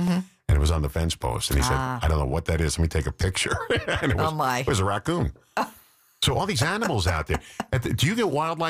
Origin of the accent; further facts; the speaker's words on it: Massapequa Park, New York, United States; I grew up on Long Island.